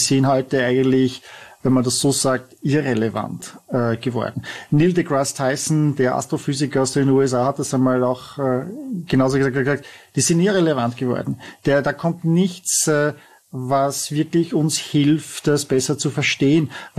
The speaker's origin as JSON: {"language": "German", "region": "Vienna", "country": "Austria", "said": "ich bin Wiener."}